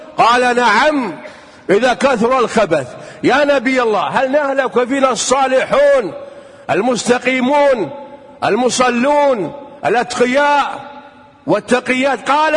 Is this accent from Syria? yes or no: no; Kuwait; أمر عظيم نعيشه الآن في بلدتنا الحبيبة الكويت